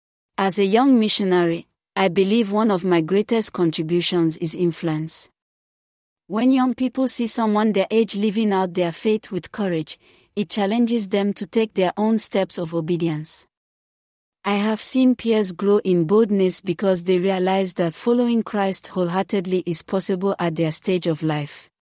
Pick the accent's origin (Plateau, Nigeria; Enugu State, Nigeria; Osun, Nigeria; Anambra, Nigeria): Plateau, Nigeria; Jos; I am originally from Gom State but was born and raised in Jos, Plateau State, Nigeria.